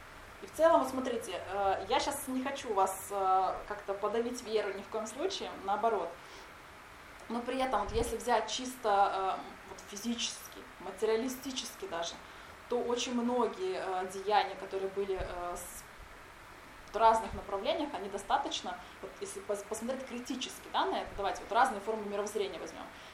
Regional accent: Tatarstan, Russia; я выросла в Татарстане

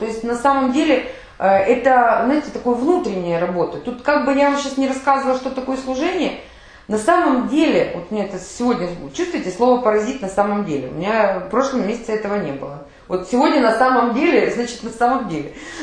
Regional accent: Odesa, Odesa Oblast, Ukraine; ну помните, да, что я из Одессы

